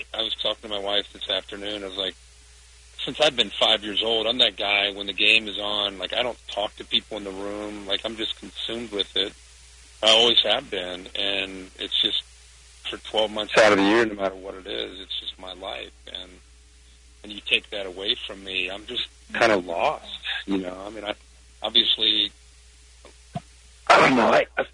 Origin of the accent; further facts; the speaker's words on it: Ohio, United States; Growing up in Southwest Ohio in the 70s, I mean, you really didn't have much of a choice.